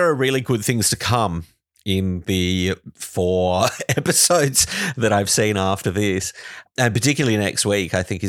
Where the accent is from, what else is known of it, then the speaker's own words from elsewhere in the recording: Australia; it's weird as an Australian hearing an Australian accent on genre TV